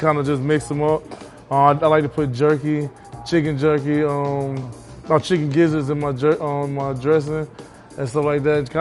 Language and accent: English; Alabama, United States; also born or lived in Tampa; I'm originally from Tampa, Florida. I was born in Tampa, Florida. I grew up in Alabama with my grandparents.